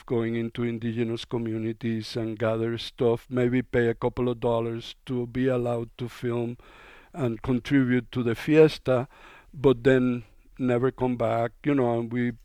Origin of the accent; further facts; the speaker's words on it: Puerto Rico; also born or lived in Cuba; Well, I'm Cuban, and I grew up in Puerto Rico, and I've, you know, this is my third home.